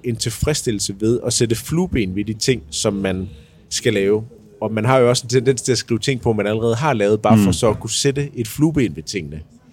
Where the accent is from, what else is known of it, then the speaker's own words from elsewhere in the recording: Jutland, Denmark; Jamen, jeg er jo fra Jylland og vokset op i en håndboldhal.